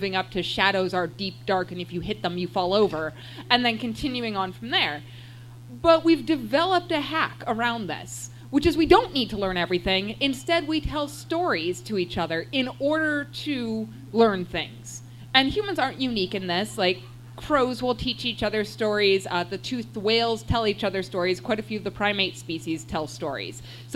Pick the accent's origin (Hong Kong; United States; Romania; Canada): Canada; And I'm Canadian